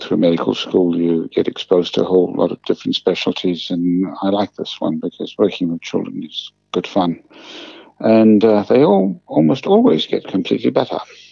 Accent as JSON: {"language": "English", "country": "South Africa", "tie": "born or raised there", "moved": "yes", "lives_now": "Australia", "said": "I arrived in 1978. I grew up in South Africa, and I can tell you this much, it was a very easy decision to leave that country at that time."}